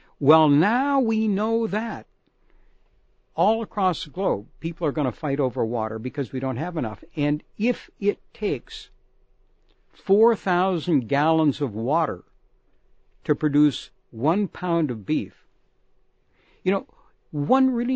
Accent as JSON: {"language": "English", "region": "the Prairies", "country": "Canada", "moved": "as an adult", "lives_now": "Tucson, United States", "said": "Well, I'm not actually. Actually, I'm from the Canadian prairies originally, but ended up in Tucson in graduate school in the late 60s and never could get the old Pueblo out of my blood."}